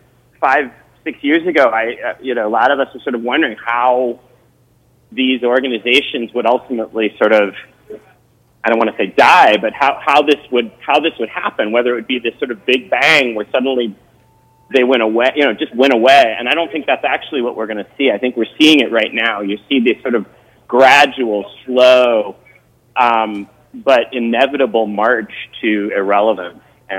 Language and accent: English; Minneapolis, Minnesota, United States; which has been operating in my hometown, Minneapolis, Minnesota, now for almost 10 years.